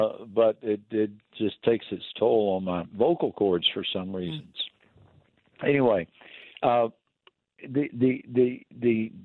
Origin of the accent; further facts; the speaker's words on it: Texas, United States; I consider myself a bit of an expert on wind, Susie, because I grew up in West Texas.